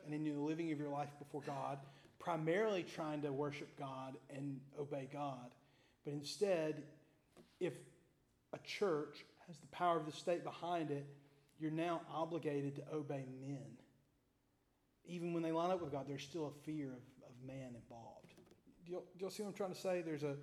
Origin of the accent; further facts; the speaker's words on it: United States; I don't know if you know this, but I'm an American.